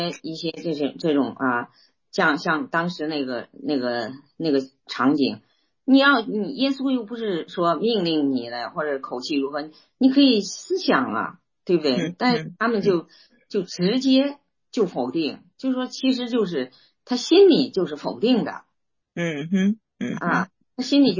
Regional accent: China; 对对，就像我们中国人说的那个哈

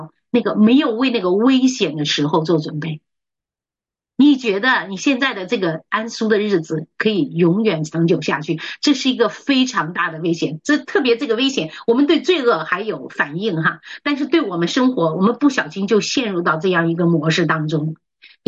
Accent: Henan, China; moved away; 就是说，我们河南的时候哈、啊

